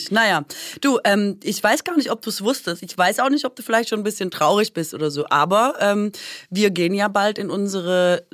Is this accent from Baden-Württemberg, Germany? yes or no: yes; Baden-Württemberg, Germany; Ich bin Schwäbin